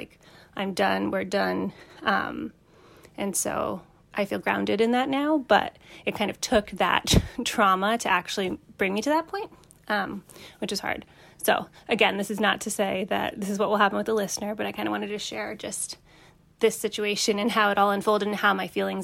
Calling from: Boston, Massachusetts, United States; I'm calling from the Boston area.

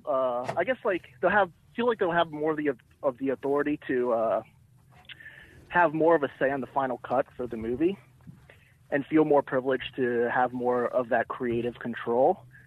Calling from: Boca Raton, Florida, United States; What's going on, guys? It's … from South Florida here.

